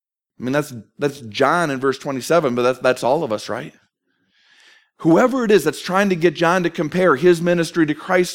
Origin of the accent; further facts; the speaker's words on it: St. Paul, Minnesota, United States; St. Paul is my hometown.